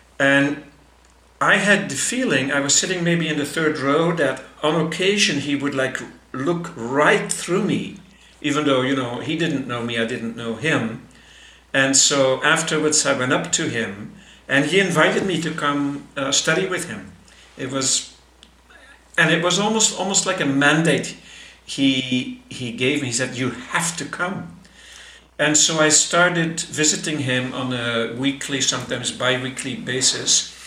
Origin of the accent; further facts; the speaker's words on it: Belgium; So I was living in my home country at the time in Belgium.